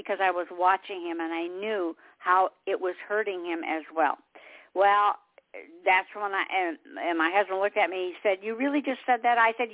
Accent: Detroit, Michigan, United States; now in South Carolina, United States; I'm from Detroit. I always tell everybody, land of ice and snow. I didn't like it there. We always came to the South, always. I'm in South Carolina.

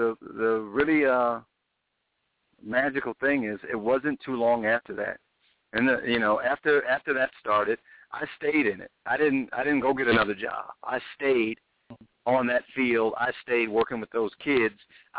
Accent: Midwest, United States; I felt really stupid because I'm from the Midwest. And you don't quit a job without having a job.

